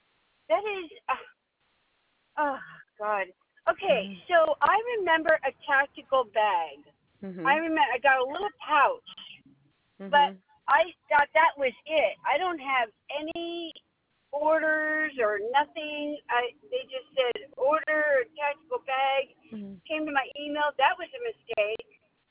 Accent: California, United States; It might be the dialect because I'm from California

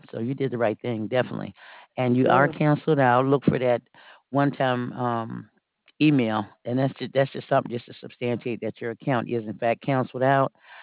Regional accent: Detroit, Michigan, United States; also born or lived in Maryland; now in Alabama, United States; I'm from Detroit.

